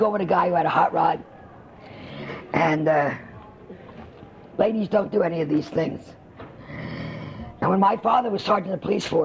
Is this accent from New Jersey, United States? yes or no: yes; Atlantic City, New Jersey, United States; the town where I come from, Atlantic City, New Jersey.